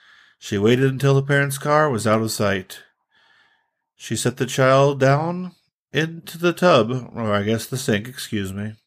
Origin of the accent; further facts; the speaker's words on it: Pontiac, Illinois, United States; here is a fiendishly good ghost story from my hometown of Pontiac, Illinois.